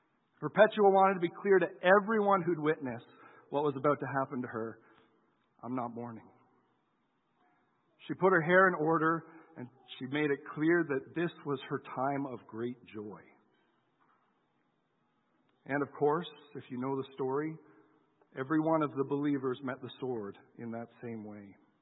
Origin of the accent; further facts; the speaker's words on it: Canada; I wouldn't expect you to put your hands up anyways, we're Canadian.